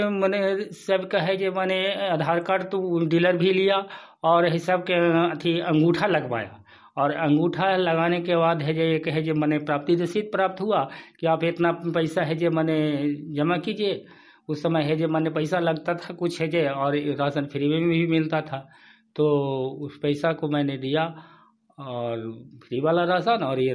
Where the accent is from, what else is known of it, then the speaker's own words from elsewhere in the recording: Nagarnausa, Bihar, India; मैं नगर नौसा ब्लॉक के रहने वाला हूँ। मैं एक गरीब परिवार से हूँ।